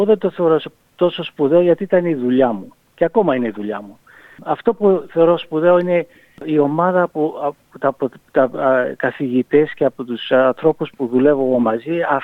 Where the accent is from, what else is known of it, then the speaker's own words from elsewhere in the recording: Australia; γιατί μετανάστης εδώ, ήταν δύσκολα μεγαλώνοντας εδώ στην Αυστραλία